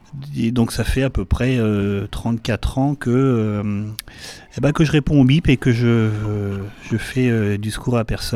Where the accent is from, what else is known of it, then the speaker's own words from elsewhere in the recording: Vendôme, Centre-Val de Loire, France; born there; Je suis né à Vendôme et puis j'ai fait ma carrière de pompier à Vendôme. Donc j'ai été formé dans le Loir-et-Cher, à Blois